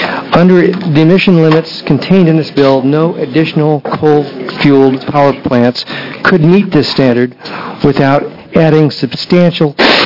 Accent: Hood River, Oregon, United States; I come from Hood River

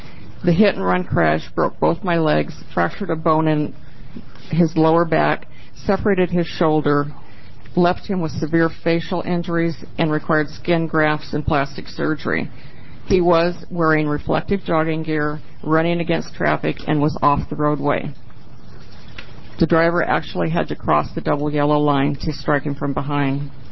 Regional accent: Oregon, United States; I'm from Lane County.

